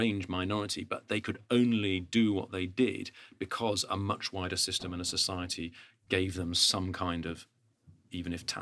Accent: United Kingdom; And immediately, as a Brit, you look

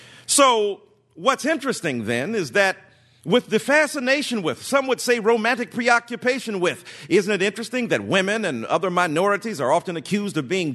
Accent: Michigan, United States; followed up with Michigan, my home state

